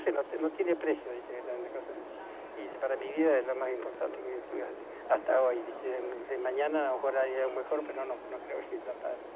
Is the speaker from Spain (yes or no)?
no; Gobernador Crespo, Santa Fe, Argentina; soy de Gobernador Crespo, estoy 150 kilómetros para el norte